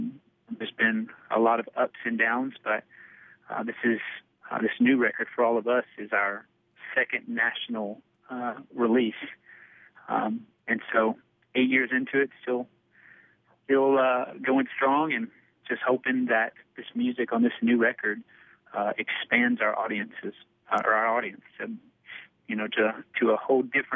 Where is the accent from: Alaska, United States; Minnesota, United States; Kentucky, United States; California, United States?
Kentucky, United States; Paducah; But born and raised in Paducah, you know, actually went to school in Nashville